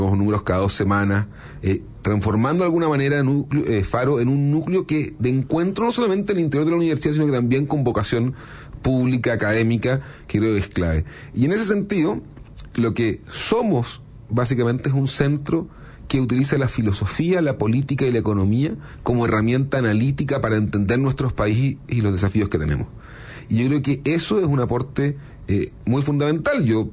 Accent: Concepción, Biobío, Chile; yo soy de Concepción

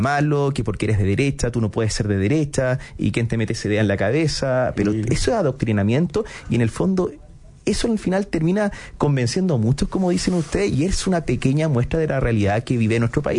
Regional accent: Quintero, Valparaíso, Chile; yo soy oriundo de Quintero, y está en un colegio católico, me siento muy orgulloso de mi colegio, lo quiero un montón, el colegio Don Orione de Quintero.

